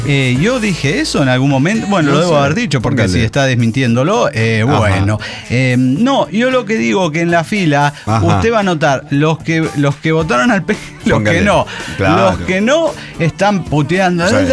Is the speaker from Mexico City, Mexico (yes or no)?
no; Playa del Carmen, Quintana Roo, Mexico; Soy la Motherfucker de Playa del Carmen.